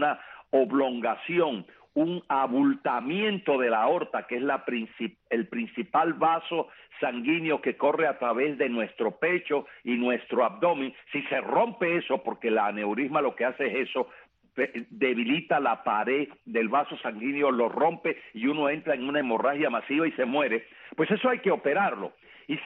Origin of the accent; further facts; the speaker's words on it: Cuba; mis compatriotas cubanos y a mi tierra